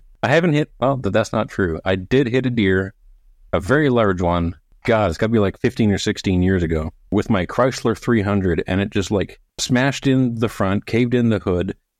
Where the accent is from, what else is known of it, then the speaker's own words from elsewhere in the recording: Canada; Stop it. I'm Canadian. I'm sorry.